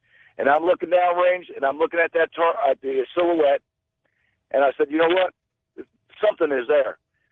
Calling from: Cape Coral, Florida, United States; Cape Coral, Florida, excuse me.

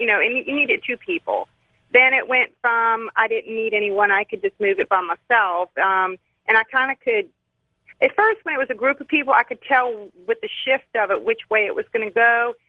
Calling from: Dallas, Texas, United States; I'm calling from Dallas, Texas.

